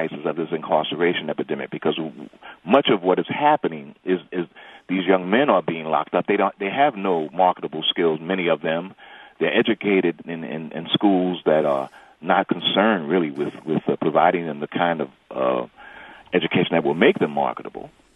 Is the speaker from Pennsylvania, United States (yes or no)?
no; New York, United States; accent: New York; now in Chicago, United States; Yes, I have. I'm from New York originally.